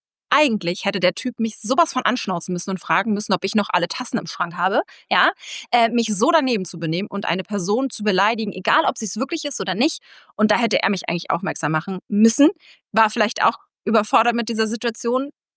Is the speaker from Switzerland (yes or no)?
no; Berlin, Germany; Ich komme aus Berlin, hier spricht man auch ein bisschen anders